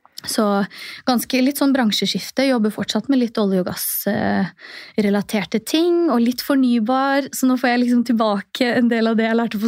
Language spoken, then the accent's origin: Norwegian; Oslo, Norway; Født og oppvokst i Oslo, har studert ingeniør. Så jeg gikk 3 år på universitetet i Tromsø.